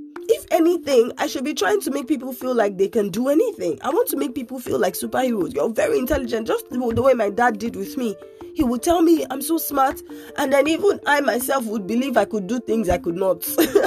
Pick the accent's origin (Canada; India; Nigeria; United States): Nigeria; I am Nigerian.